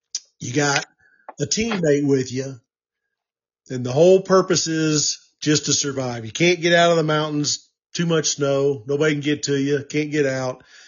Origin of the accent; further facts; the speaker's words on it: Missouri, United States; I grew up on whitetail, so that's, you know, I'm from Missouri, so that's, we don't have any muleys down there.